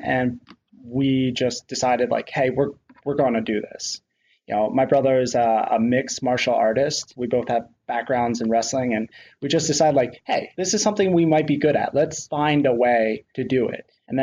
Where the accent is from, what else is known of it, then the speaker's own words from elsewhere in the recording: Pennsylvania, United States; I mean, I don't want to toot my horn too much, but yeah, I grew up in Pennsylvania. They have pretty good wrestling there.